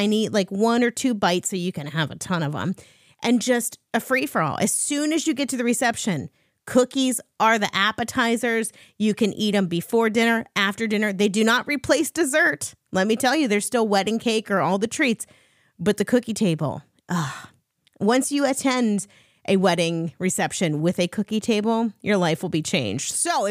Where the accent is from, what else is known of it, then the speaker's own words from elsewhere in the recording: Ohio, United States; Now, I grew up in Northeast Ohio. When I first moved here to Wisconsin, that was clear back in 2005